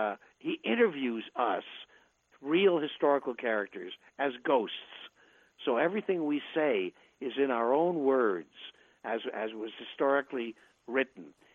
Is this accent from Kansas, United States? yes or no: no; New York, United States; when I was a kid growing up in New York and practicing air raid drills on the weekends